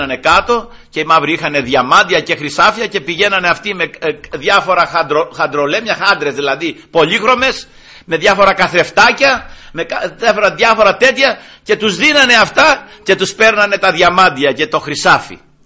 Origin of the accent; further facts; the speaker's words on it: Peloponnese, Greece; Στο χωριό μου εκεί υπάρχει ένα τέτοιο κάστρο στο βουνό επάνω, σε ένα λόφο εκεί, και φαίνεται και από την Καλαμάτα